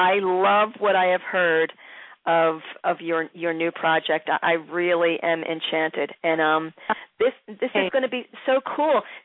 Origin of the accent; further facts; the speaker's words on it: Philadelphia, Pennsylvania, United States; I have made a few inroads into Philly, my hometown